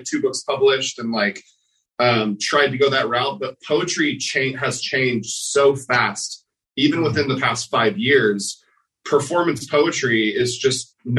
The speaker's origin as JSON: {"language": "English", "region": "Oklahoma", "country": "United States", "tie": "born or raised there", "also_born_or_lived": "Northern California / Seattle", "lives_now": "Los Angeles, United States", "said": "So I moved here in 2016 from Seattle to do that. Well, started in Oklahoma, went to Northern California, Seattle, and then finally to LA."}